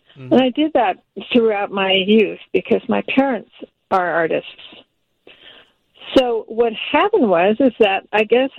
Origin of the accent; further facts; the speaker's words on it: California, United States; also born or lived in New York; I'm originally from California.